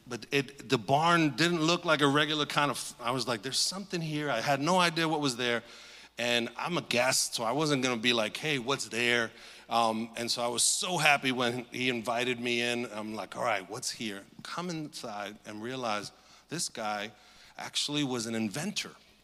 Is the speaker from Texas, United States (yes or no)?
no; New York, United States; Even as a New Yorker, I'm not ashamed to admit that.